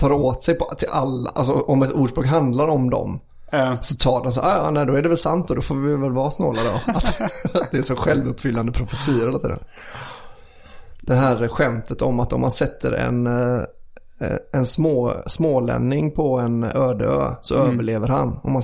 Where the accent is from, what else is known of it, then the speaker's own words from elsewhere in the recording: Belgium; Swedish is a second language; now in Sweden; Men, jag är ju från Belgien ursprungligen.